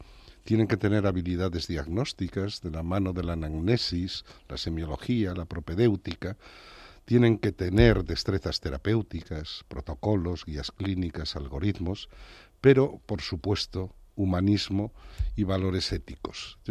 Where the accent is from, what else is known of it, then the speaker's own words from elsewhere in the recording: Trives, Galicia, Spain; dos paisanos de mi pueblo, Jorge y Enrique, me envían cada mañana, eso de las 8, 10, 15 fotografías, composiciones, las terras de Trives, que hacen que yo esté permanentemente en mi pueblo.